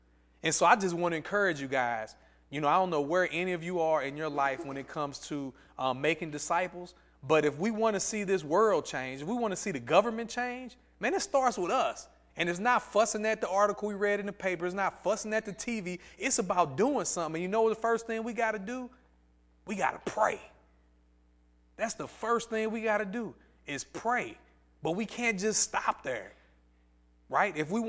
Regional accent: East St. Louis, Illinois, United States; I wasn't born in the church. I was from East St. Louis, committing crimes all over there in the St. Louis area

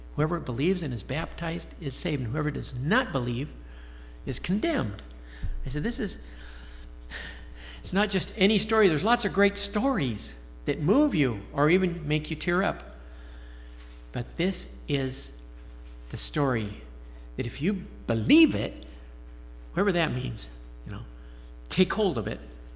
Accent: Alaska, United States; born there; And my folks went out to serve the Lord in Alaska when I was a kid. I was born in Alaska before I was born.

